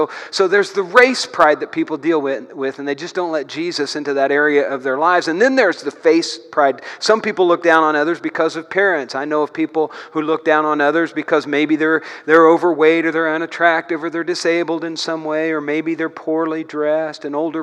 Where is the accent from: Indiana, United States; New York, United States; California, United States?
Indiana, United States; Brazil; Stacy and Rob and I, we can't help it. We came from Brazil, Indiana.